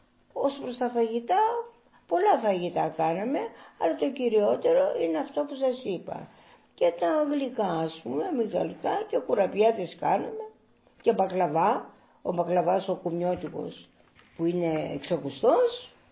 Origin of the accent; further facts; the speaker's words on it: Kymi, Central Greece, Greece; Γεννήθηκα το 1940, μεγάλωσα στη Κήμη, έβγαλα το γυμνάσιο στη Κήμη.